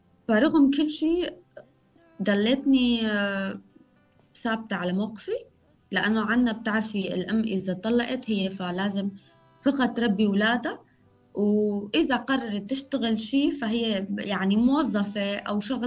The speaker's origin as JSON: {"language": "Arabic", "country": "Syria", "said": "فبس كوني لاجئة سورية فصوتي ما نسمع"}